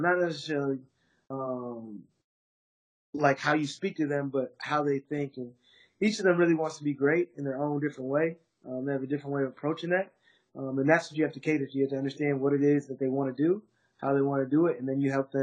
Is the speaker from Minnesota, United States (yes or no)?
yes; Minneapolis, Minnesota, United States; I'm from Minneapolis, Minnesota.